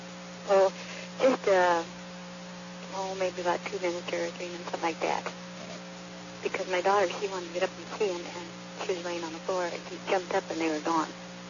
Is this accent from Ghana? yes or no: no; Alaska, United States; I'm from Alaska, not here.